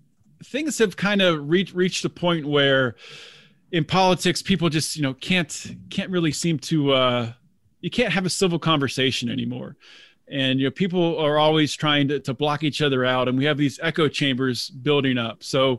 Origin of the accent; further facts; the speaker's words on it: Pennsylvania, United States; also born or lived in California; I picked up and I moved from California back home to where I, you know, grew up in Pennsylvania. So it was a familiar move